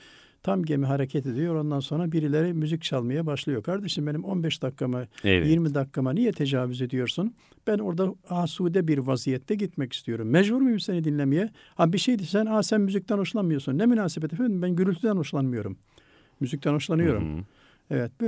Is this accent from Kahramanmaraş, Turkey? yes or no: no; Istanbul, Turkey; Hakikaten o eski İstanbul'da kış kıyamet demezler. Ben çocukluğumda yetiştim.